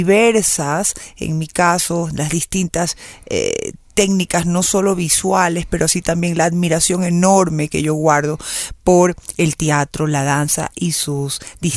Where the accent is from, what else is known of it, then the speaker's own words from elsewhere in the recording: Machala, El Oro, Ecuador; porque al haber vivido parte de mi infancia en Machala, por ejemplo, donde, si bien es cierto, es una ciudad, por supuesto, muy querida para mis padres y para nosotras, yo no iba mucho